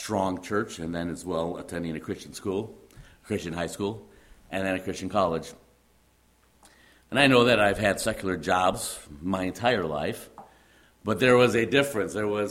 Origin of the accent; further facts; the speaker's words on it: Illinois, United States; also born or lived in Wisconsin; because I'm not from the Bible Belt, I'm from Illinois and Wisconsin at the time